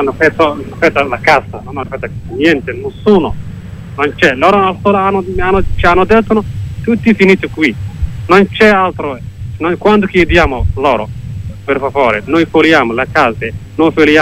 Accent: Somalia; Italian is a second language; now in Italy; vengo da Somalia.

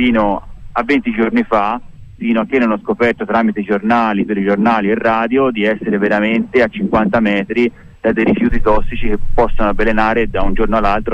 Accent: Empoli, Tuscany, Italy; also born or lived in Varese, Lombardy; io sono originario qui di Empoli, però per motivi di lavoro ho lavorato molti anni in Lombardia, in provincia di Varese, dove ho cresciuto la mia famiglia. Dopo un po' abbiamo deciso di tornare in Toscana per vivere in campagna, all'aria aperta

